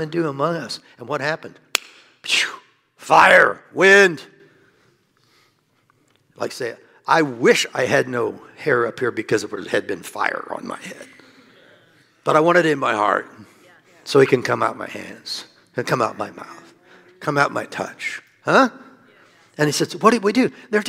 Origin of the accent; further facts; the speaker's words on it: Iowa, United States; this is what I say, I'm from Iowa.